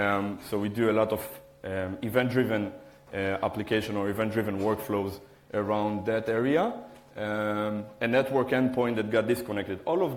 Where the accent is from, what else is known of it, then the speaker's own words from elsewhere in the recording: Israel; English is a second language; I'm coming from Israel and Memphis Dev.